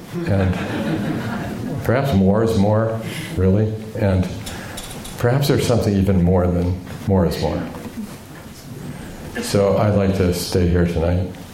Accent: Japan; And I'm from Japan, and we like simple, elegant things.

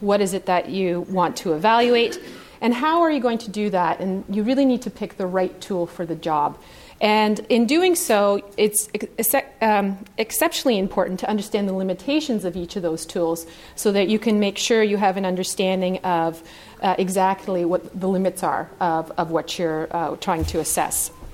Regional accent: Sudbury, Ontario, Canada; I'm from Sudbury, Ontario.

